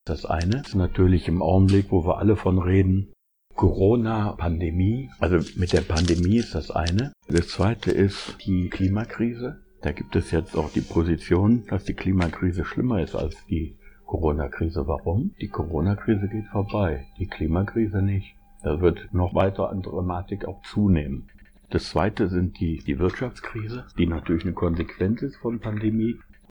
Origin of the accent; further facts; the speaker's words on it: Essen, North Rhine-Westphalia, Germany; Manche Städte, ich komme aus Essen, die hieß immer Essen die Einkaufsstadt.